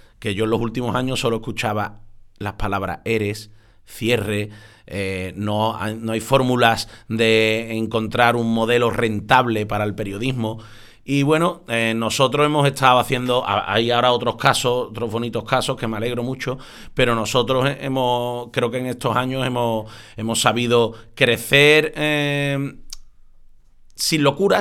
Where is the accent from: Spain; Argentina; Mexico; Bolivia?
Spain; Seville, Andalusia; de lo que siempre me he sentido muy orgulloso es de donde soy, de la Macarena, de Sevilla.